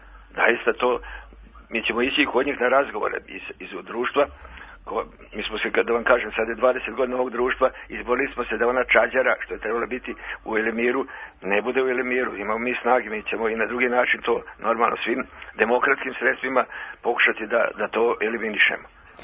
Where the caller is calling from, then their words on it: Zrenjanin, Vojvodina, Serbia; Zrenjanina.